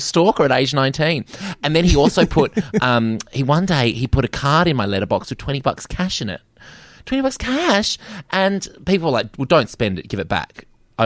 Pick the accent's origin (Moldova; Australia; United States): Australia; Perth, Western Australia; also born or lived in Sydney; I am. Well, I was actually born in Sydney, but I grew up in Perth, so I'm very much a Perth boy.